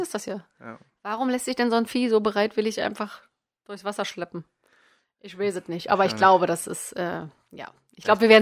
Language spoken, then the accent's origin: German; Magdeburg, Saxony-Anhalt, Germany; Bei uns in Magdeburg war das immer, das war mal ein riesen fest in Anführungsstrichen